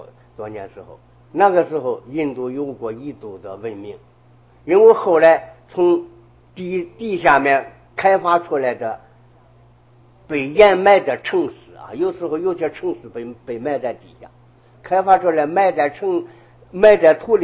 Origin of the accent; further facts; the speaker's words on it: China; 能够始终立在世界上边的，就是我们中国